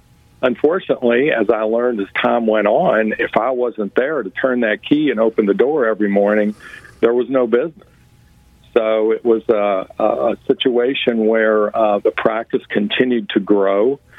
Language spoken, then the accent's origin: English; Louisville, Kentucky, United States; I'm from Louisville, Kentucky